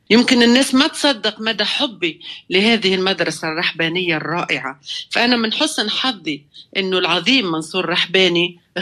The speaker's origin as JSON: {"language": "Arabic", "country": "Tunisia", "said": "ما فيش شك أني أنا بنت تونس، تونس المنفتحة لكل الثقافات. أنا وأنا طفلة كنت بغني كل اللغات وأنا لا أفهم"}